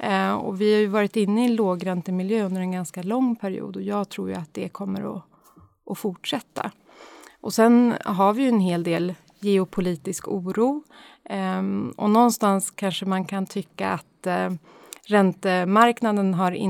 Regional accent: Uppsala, Uppsala County, Sweden; jag är ju då född och uppvuxen i Uppsala.

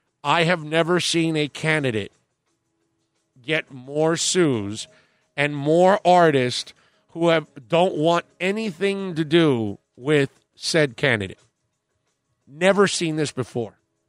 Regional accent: Kansas City, Missouri, United States; I'm a kid from Kansas City, Missouri, who grew up with a single mother with three kids to provide for

